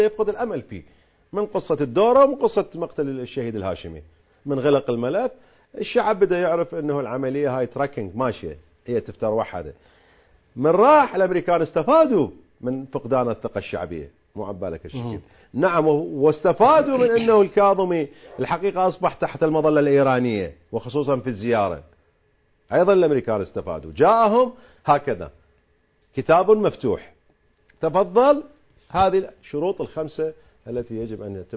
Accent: Saudi Arabia; ولكن هناك التزامات نحن كسعودية مع الولايات المتحدة الأمريكية

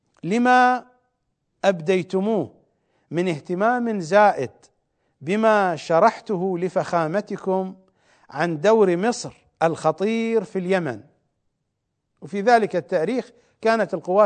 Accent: Iraq; accent: Iraqi; البوغة يعني السرقة، بلهجتنا العراقية نقول البوغة

